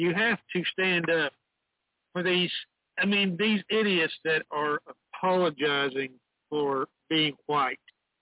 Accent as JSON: {"language": "English", "region": "Texas", "country": "United States", "tie": "born or raised there", "said": "And Southern, by the way. I was born and raised in Texas."}